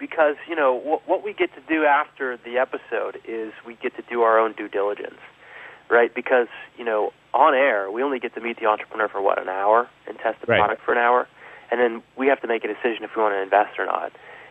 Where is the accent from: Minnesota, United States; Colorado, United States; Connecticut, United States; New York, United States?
Colorado, United States; I grew up in Colorado, and my grandfather was my first ski instructor